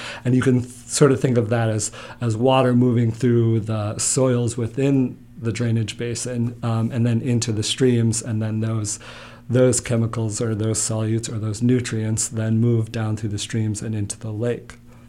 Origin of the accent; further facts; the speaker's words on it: Midwest, United States; I'm clearly from the Midwest, the greatest of lakes.